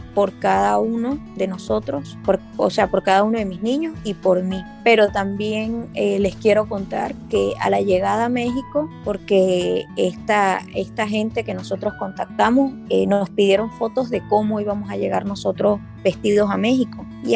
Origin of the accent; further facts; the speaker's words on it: Venezuela; moved away; recordando que yo salí de Venezuela hace 3 años y medio, 4 años